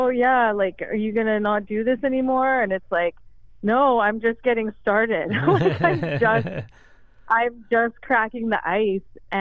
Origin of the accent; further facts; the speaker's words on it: Vancouver, British Columbia, Canada; I grew up in Vancouver, and my home city was where I was raised.